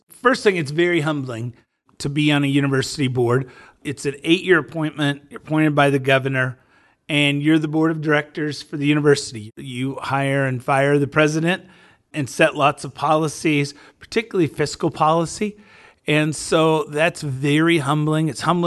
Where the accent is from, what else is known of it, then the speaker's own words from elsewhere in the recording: Ozark, Missouri, United States; I was at age 21, was elected to city council in my hometown of Ozark, Missouri.